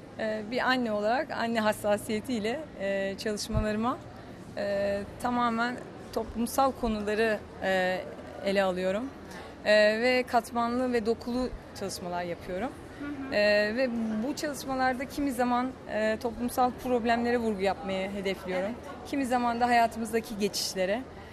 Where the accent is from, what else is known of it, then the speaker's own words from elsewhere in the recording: Istanbul, Turkey; born there; 1983 yılında Haziran ayında İstanbul'da doğdum